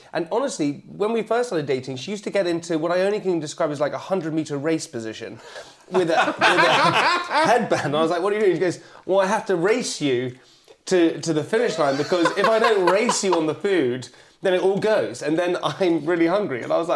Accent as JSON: {"language": "English", "town": "Cirencester", "region": "South West England", "country": "United Kingdom", "tie": "born or raised there", "also_born_or_lived": "London", "said": "So I grew up in the countryside. So I grew up just near Cirencester, in sort of Gloucestershire area. And then parents divorced at, like, 7 years old, moved to London with my mum."}